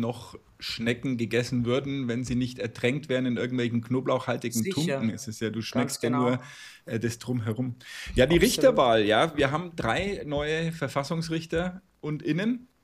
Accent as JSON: {"language": "German", "town": "Nuremberg", "region": "Bavaria", "country": "Germany", "said": "Als Nürnberger muss ich natürlich intervenieren"}